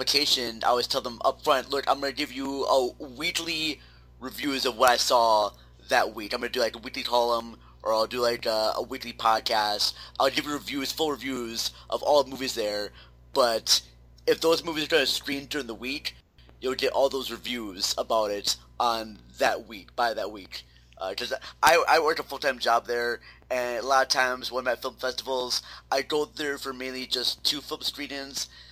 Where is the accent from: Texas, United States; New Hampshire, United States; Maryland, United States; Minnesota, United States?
Minnesota, United States; They're just, you know, local ones here in my home state of Minnesota.